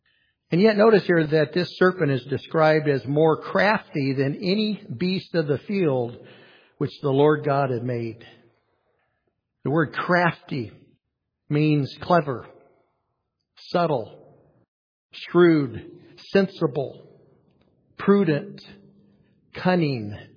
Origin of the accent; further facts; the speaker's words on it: California, United States; Now, growing up in Northern California, close to Shasta Lake, I have many memories of catching and playing with water snakes and gardener snakes